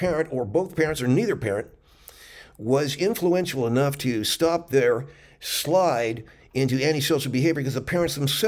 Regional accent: El Monte, California, United States; born there; I was born in El Monte, California. I do have a Hispanic background.

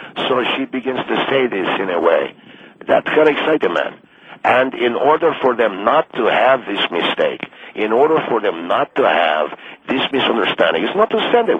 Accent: Argentina; Well, I come from another country. I come from Argentina.

